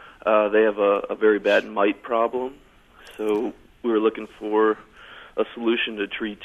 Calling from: Ketchum, Idaho, United States; Like I said, I'm from Ketchum, Idaho

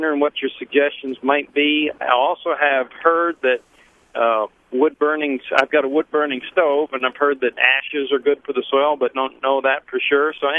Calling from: St. Louis, Missouri, United States; Live in St. Louis. Got about a 12-by-12 garden plot.

